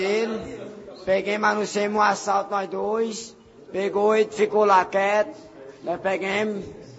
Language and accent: Portuguese; Patos, Paraíba, Brazil; De Patos.